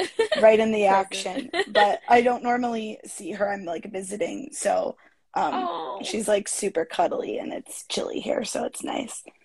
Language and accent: English; Chicago, Illinois, United States; I'm from the Chicagoland area, from Chicago, Illinois.